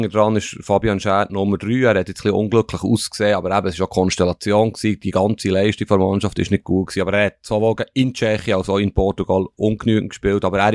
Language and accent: German; Switzerland; Er ist uns natürlich näher, uns Deutschschweizer